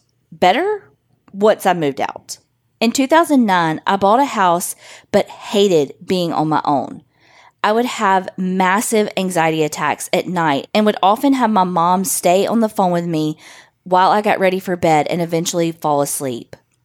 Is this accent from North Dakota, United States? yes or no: no; Texas, United States; I'm from Texas.